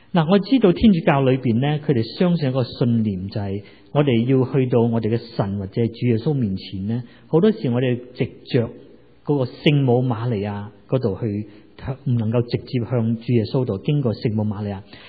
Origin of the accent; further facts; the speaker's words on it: Guangdong, China; 我哋广东人话三个博士咧